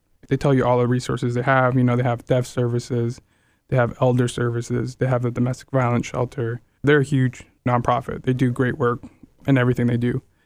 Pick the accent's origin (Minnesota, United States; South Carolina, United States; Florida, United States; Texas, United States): Minnesota, United States; Minneapolis; also born or lived in Omaha; now in Chattanooga, United States; Growing up in Minneapolis, huge city, there's resources left and right. Even in Omaha, there was resources there. But in Chattanooga, the resources we have aren't growing fast enough with the population.